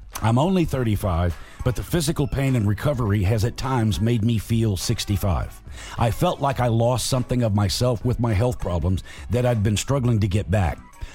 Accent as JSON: {"language": "English", "town": "Catalina Island", "region": "California", "country": "United States", "tie": "born or raised there", "said": "I grew up on Catalina Island, and my English teacher used to have Mark and Brian on every morning."}